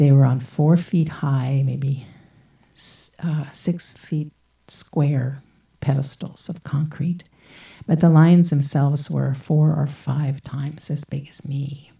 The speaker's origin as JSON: {"language": "English", "town": "Philadelphia", "region": "Pennsylvania", "country": "United States", "tie": "born or raised there", "said": "if I think about my hometown of Philadelphia, the part of Philadelphia that is really feels like home to me is Fairmount Park"}